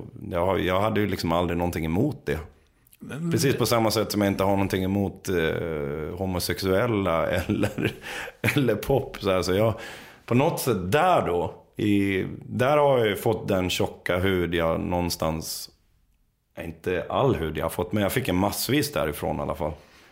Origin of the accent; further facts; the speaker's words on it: Dalarna County, Sweden; vi växte upp en bit utanför Borlänge. Det är jävligt fint där ute där jag växte upp. Det är nära Roma Alpin och det här.